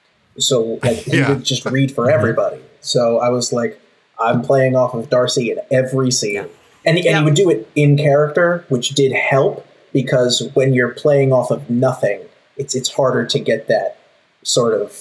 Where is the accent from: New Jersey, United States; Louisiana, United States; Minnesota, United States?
New Jersey, United States; No, I'm from New Jersey. Sorry to everyone out there. No, I'm from New Jersey.